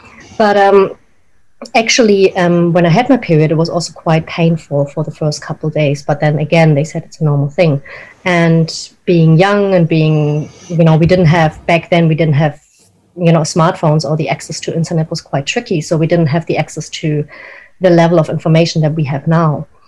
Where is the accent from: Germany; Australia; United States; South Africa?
Germany; first language German; English is a second language; now in New Zealand; I was born and raised in Germany. And my mother is French, but my dad's from Vienna. So I kind of, I still grew up with German as my native language. And I right now live in New Zealand